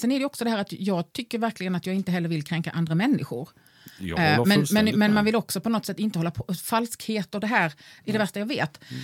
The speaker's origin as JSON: {"language": "Swedish", "region": "Halland County", "country": "Sweden", "also_born_or_lived": "Stockholm", "moved": "yes", "said": "jag som hallänning flyttade till Stockholm och kände mig så fel i Stockholm och kände att jag måste hela tiden tala om, ja men du vet, jag har ju liksom en bakgrund ifrån Halland och jag har vuxit upp i en småstad"}